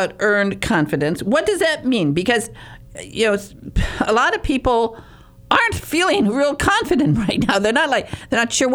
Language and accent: English; United States; also born or lived in England; I'm American. Get over it.